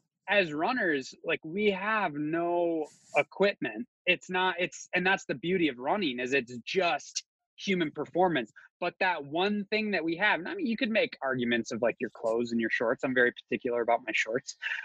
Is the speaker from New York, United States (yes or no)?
no; Michigan, United States; The place that I grew up hanging out was the running shoe store in town. I'm from Northern Michigan.